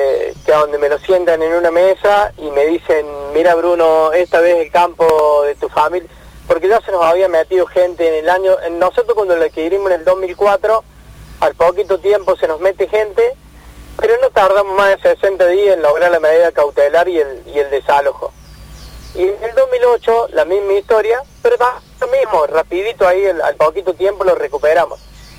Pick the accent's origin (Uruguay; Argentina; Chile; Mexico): Argentina; Oncativo, Córdoba; Sí, nosotros, mi familia, somos de Uncativo, acá de Córdoba.